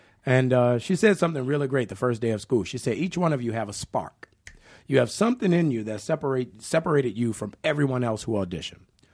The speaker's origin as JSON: {"language": "English", "town": "New Orleans", "region": "Louisiana", "country": "United States", "said": "And, you know, I was from New Orleans. I wasn't from the Midwest. I wasn't from California. So my accent was very distinctive, you know."}